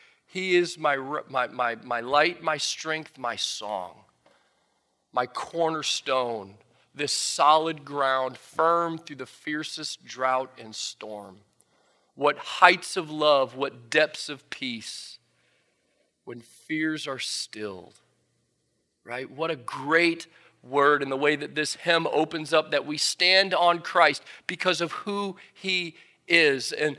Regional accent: Midwest, United States; born there; now in Syracuse, United States; I was born in Illinois and Michigan. My wife is an Iowa girl. I love like meatloaf and mashed potatoes and things in crock pots and, you know, all like I'm as Midwestern as you can get in a lot of ways.

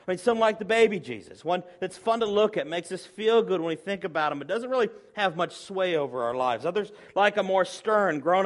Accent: the South, United States; maybe it's because I'm from the South

